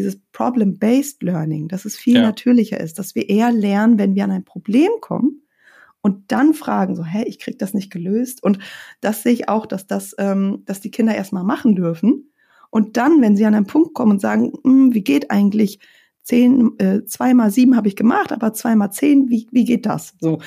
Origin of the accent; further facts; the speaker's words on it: Lauenburg, Schleswig-Holstein, Germany; In Südschleswig-Holstein, an der Elbe, in Laumburg bin ich groß geworden, in Geestach zur Schule gegangen, also auch nicht weit weg von Hamburg.